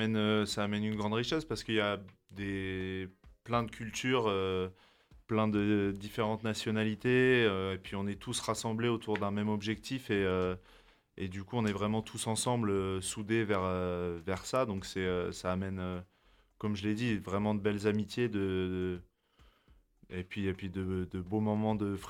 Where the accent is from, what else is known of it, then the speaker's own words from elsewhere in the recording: Mont-Saint-Aignan, Normandy, France; born there; je suis né à Mont-Saint-Aignan à côté, même si j'ai commencé à Louviers.